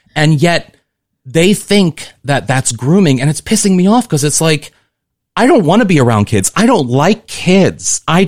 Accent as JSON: {"language": "English", "region": "Missouri", "country": "United States", "also_born_or_lived": "New York / Los Angeles", "said": "I come from Missouri. I understand crazy people who say crazy things about conservative issues."}